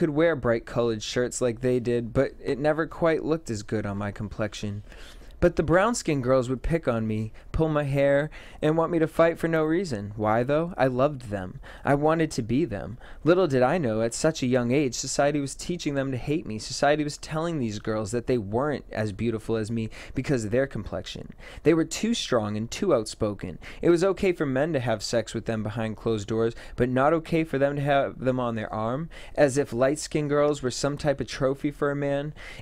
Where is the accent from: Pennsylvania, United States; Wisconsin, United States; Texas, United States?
Pennsylvania, United States; Philadelphia; Growing up in Philly, I went to an all-black school. I was the white girl, the one that the boys didn't like, the girl that wasn't as cool as the brown-skinned girls.